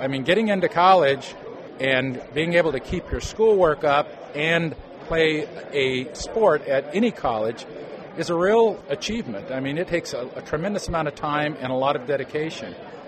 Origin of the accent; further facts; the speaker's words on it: Issaquah, Washington, United States; Well, I grew up in Issaquah and played football, high school football there.